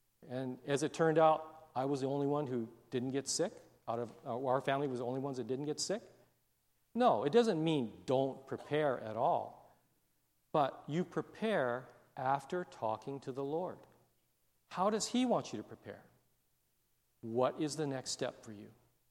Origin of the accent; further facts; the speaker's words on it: Hawaii, United States; you know it speaks to me, you know, since I'm from Hawaii.